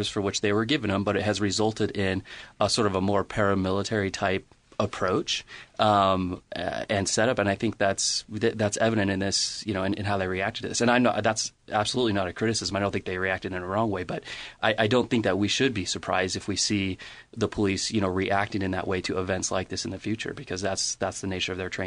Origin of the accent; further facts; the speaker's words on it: California, United States; Yeah, I mean, I grew up in Napa Valley, and so, I mean, I'm familiar with this area